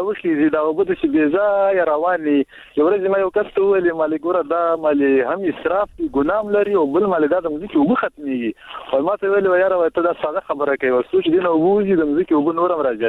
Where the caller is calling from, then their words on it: Kelagay, Baghlan, Afghanistan; ما د کیلګین د بغلان ولای